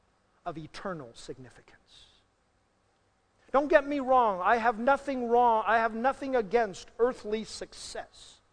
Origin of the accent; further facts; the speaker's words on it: Kaohsiung, Taiwan; I was born and raised in Kaohsiung, in the southern part of the island.